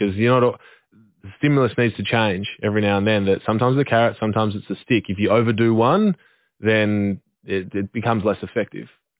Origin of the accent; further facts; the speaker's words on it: Western Australia, Australia; because I'm from Western Australia.